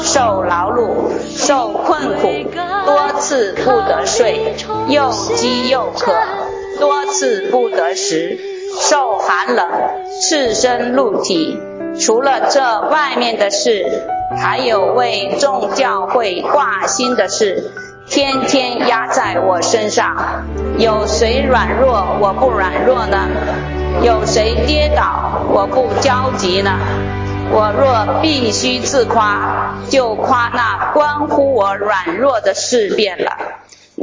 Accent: China; now in United States; 我说我不是，我是从大陆来的。

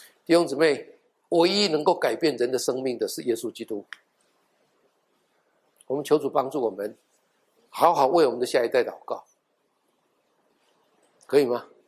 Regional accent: Taiwan; now in United States; 我们从台湾来的啊，我们从台湾来的

